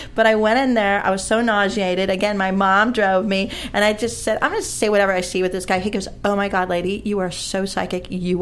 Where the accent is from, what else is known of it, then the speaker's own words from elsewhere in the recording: California, United States; But when you are born and raised in California, that's inevitable.